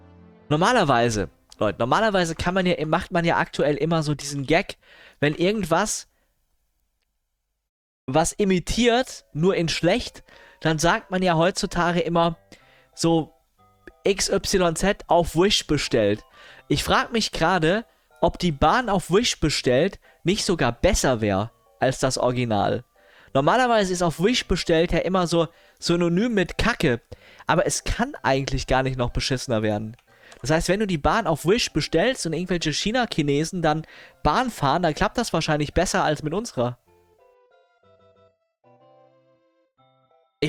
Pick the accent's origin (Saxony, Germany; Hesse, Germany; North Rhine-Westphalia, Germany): Hesse, Germany; Hanau; Ja, komm, ich arbeite in Frankfurt und ich komme aus Hanau.